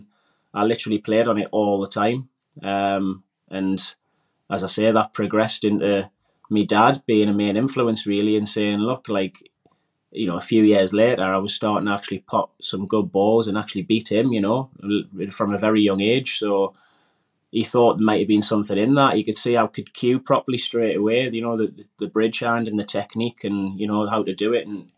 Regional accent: Wallsend, North East England, United Kingdom; Grew up in a small town, Walls End in Newcastle, and just basically grew up like everybody else in a normal sort of working class housing

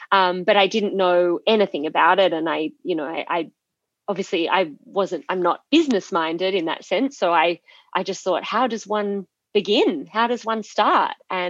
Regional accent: Sydney, New South Wales, Australia; also born or lived in Perth; So we actually left our life in Perth and flew back interstate to Sydney, which is my home state

